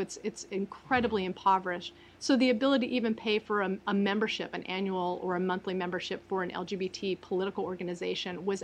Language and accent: English; California, United States; which I'm originally from California